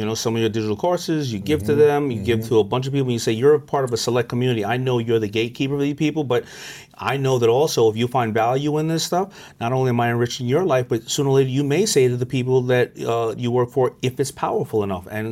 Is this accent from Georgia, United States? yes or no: no; Hollis, New York, United States; I grew up in Hollis, Queens, and everybody's from Hollis, Queens.